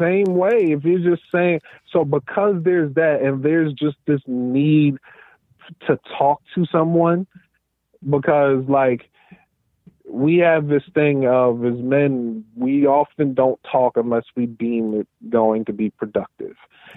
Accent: New York, United States; even though I'm a New Yorker all my life, like, I don't know a dad in Staten Island.

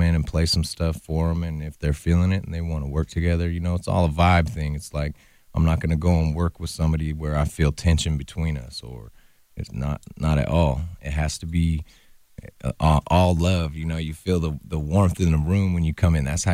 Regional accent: Fresno, California, United States; Yeah, I was born and raised in Fresno.

